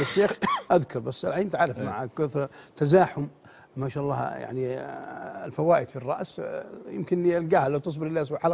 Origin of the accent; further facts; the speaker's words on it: Unaizah, Al-Qassim, Saudi Arabia; زي عندنا في القصيم يقولنا عنيزة